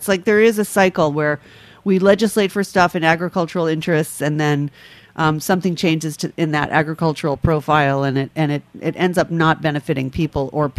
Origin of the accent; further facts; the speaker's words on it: New York City, New York, United States; I'm from the Upper West Side of Manhattan.